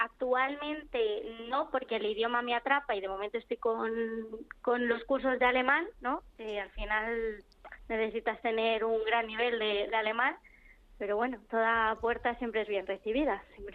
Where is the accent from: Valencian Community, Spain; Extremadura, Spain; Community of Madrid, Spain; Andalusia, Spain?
Community of Madrid, Spain; Móstoles; De Móstoles.